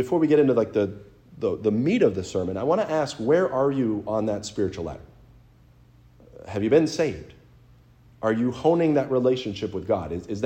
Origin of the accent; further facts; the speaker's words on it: New Hampshire, United States; I grew up in New Hampshire. Our state motto is literally, live free or die.